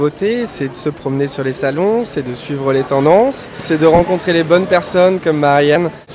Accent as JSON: {"language": "French", "region": "Brittany", "country": "France", "said": "je suis breton, très attaché à ma terre natale."}